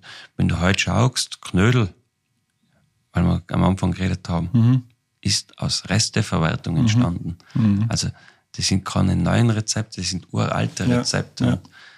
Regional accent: Austria; bei uns in Österreich

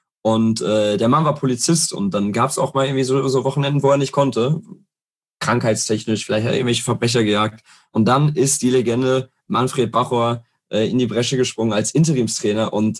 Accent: Herne, North Rhine-Westphalia, Germany; ich komme aus Herne

